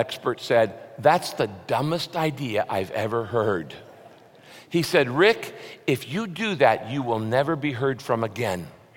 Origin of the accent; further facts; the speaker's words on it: California, United States; also born or lived in Texas; I'm a Californian, but I went to seminary in Texas.